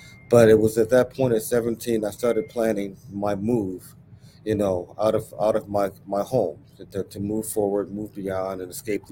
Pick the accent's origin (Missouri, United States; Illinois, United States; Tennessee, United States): Illinois, United States; Chicago; So I grew up under projects in Chicago. My siblings and I pretty much had a large hand in raising ourselves and each other for a variety of reasons.